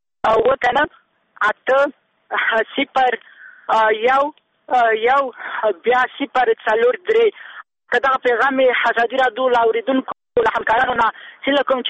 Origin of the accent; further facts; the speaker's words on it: Kabul, Afghanistan; مونږ د کابل یو خوښ کابل کیو